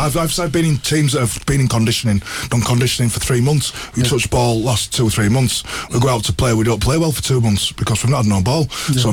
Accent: Bradford, Yorkshire and the Humber, United Kingdom; I'm from Bradford

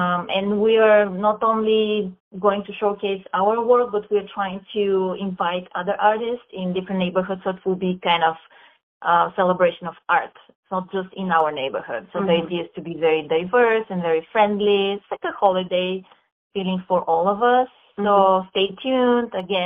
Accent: Bulgaria; English is a second language; moved away; I'm from Bulgaria, so this natural community interaction, being with your neighbor sitting in the front, talking with children, looking after each other's kids was natural

